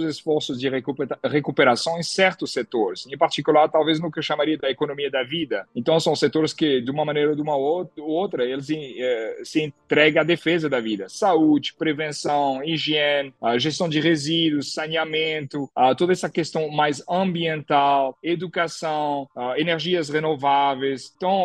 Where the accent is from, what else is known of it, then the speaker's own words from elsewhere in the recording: France; Portuguese is a second language; Obviamente tem alguma heterogeneidade, eu sou francês, então aconteceu com maior força na França